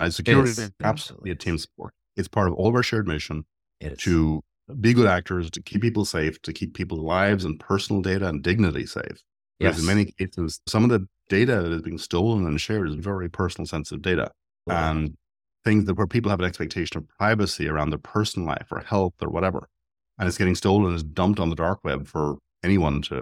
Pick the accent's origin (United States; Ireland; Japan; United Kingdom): Ireland; I'm Irish. We had a situation a couple of years ago in Ireland